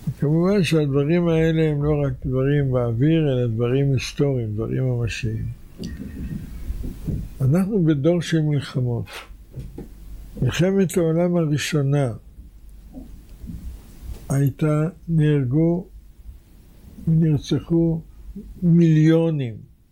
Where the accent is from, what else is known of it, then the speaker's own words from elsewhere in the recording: Tel Aviv, Tel Aviv District, Israel; אני דרך אגב נולדתי במלחמת העולם השנייה. בתחילת המלחמה, בזמן המלחמה הייתי בן 8, ילד בן 8. גרתי בתל אביב, עליה תחנה המרכזית